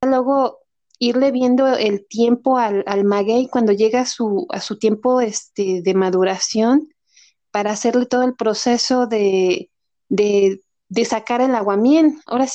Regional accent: Mexico City, Mexico; born there; yo nací en la Ciudad de México, entre edificios

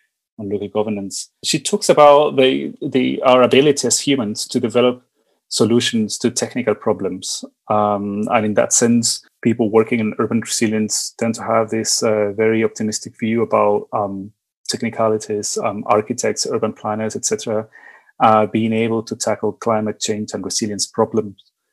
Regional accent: Santiago, Santiago Metropolitan Region, Chile; English is a second language; One of the things that I learned from growing up in Santiago

